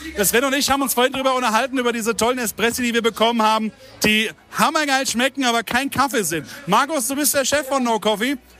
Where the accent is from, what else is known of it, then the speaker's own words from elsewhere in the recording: Hesse, Germany; man kriegt so de Pippes, wie man bei uns in Hessen sagt.